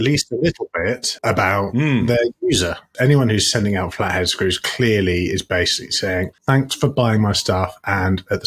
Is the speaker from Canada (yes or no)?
no; United Kingdom; But, of course, we are frightfully British.